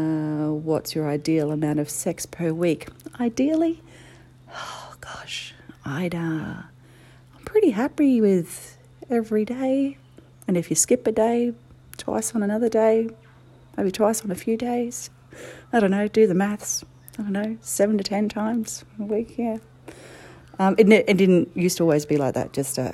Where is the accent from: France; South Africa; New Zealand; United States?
New Zealand; now in Australia; I'm not actually Australian. I've lived here all of my life, but I'm actually from New Zealand.